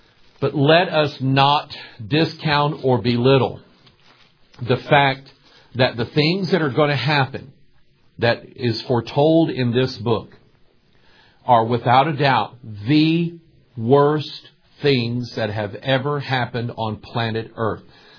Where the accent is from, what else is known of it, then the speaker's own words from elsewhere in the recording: Arkansas, United States; born there; You have to remember, I was born in Arkansas. We don't talk right.